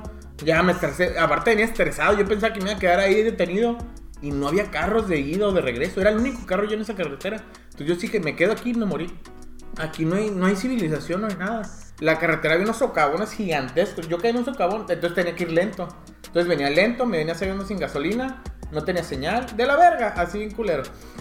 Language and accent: Spanish; La Paz, Baja California Sur, Mexico; vi a mi familia, conocí mucho, reencontré lugares que hace mucho que no veía. Fui a La Paz, a mi pueblo, ahí a mi terruño.